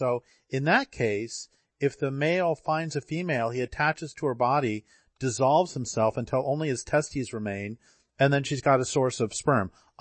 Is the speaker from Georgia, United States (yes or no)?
no; Colorado, United States; I grew up in Colorado and drove through Wyoming a bazillion times and it can get pretty hot.